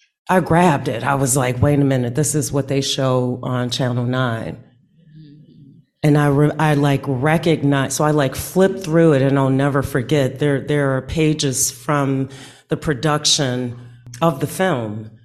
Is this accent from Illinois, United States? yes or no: yes; Illinois, United States; So I grew up on Garfield and State. That's the main intersection. So that is the end of, at that time, that was the very end of where a long stretch of housing projects from Cermak, 22nd Street, all the way down to 55th, to the Boulevard, okay?